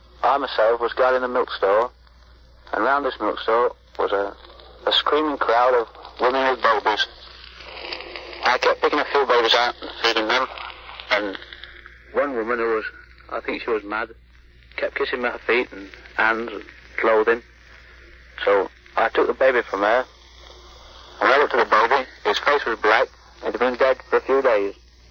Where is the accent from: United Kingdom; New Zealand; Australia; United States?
United Kingdom; That's all I have to say, but I'm a British soldier and it's not propaganda.